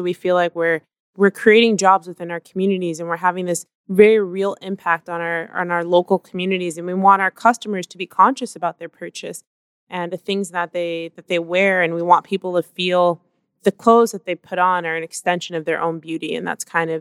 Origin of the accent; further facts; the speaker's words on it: United States; Like I'm, you know, American by birth. I'm African American. I have no connection to any other country other than this one.